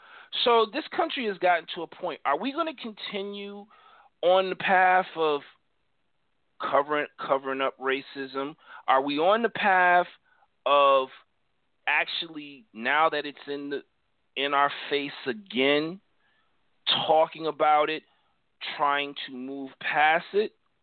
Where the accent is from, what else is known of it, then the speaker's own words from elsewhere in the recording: Milton, Massachusetts, United States; From my hometown in Boston, Massachusetts, in this town of Milton